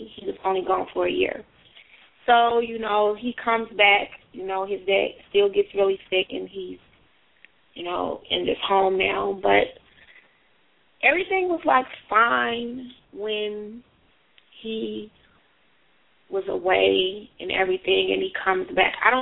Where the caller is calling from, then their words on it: Chicago, Illinois, United States; I'm calling from Chicago.